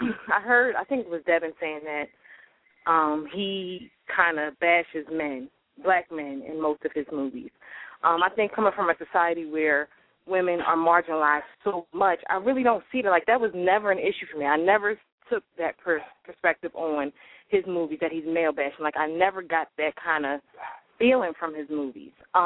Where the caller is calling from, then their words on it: Baltimore, Maryland, United States; from Baltimore.